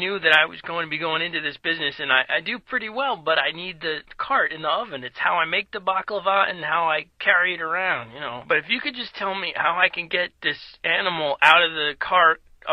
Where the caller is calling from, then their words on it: Sweden; And I'm calling from Sweden.